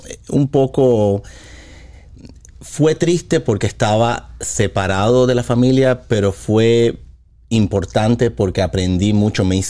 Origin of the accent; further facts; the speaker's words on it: Cuba; Correcto, fíjate, nací en Cuba, en una Cuba comunista con carencia de todo.